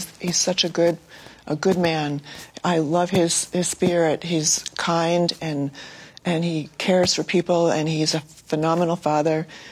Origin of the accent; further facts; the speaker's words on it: United States; I'm an American child of the 60s